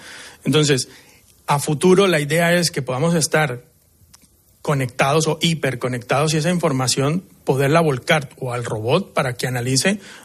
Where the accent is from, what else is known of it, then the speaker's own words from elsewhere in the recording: Colombia; yo soy de Colombia, vivo acá.